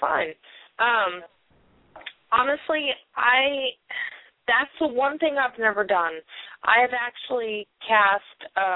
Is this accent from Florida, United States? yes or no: no; California, United States; moved away; I grew up in California, so I was always into the Haunted Mansion.